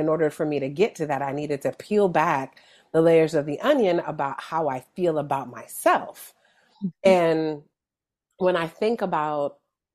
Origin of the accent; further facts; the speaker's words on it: California, United States; And I'm from the Bay. We're from the Bay, where if you don't know the history of the Panthers, it's easy for people to think, oh, you guys grew up in California and there wasn't that level of racism.